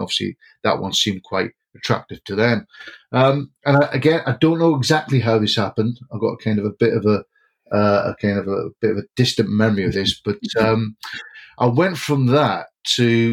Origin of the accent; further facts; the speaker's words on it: Jarrow, North East England, United Kingdom; now in Whitley Bay, United Kingdom; But I'm not from Whitley Bay originally. I'm actually from Jarrow originally. That's where I kind of herald from.